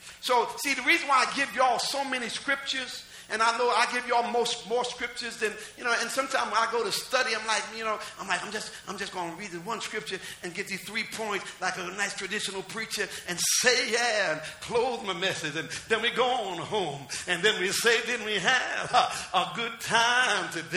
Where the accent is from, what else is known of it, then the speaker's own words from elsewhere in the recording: New Jersey, United States; But they had the Newark riot. Newark is 5 minutes away from my hometown.